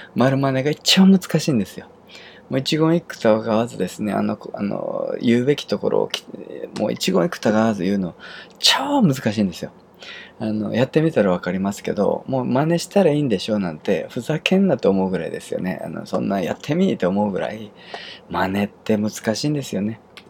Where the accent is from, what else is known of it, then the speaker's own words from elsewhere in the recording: Kyushu, Japan; accent: Kyushu; 僕、標準語喋ってるつもりだったんですけど、がっつり九州の訛りが入ってたらしいんですよね。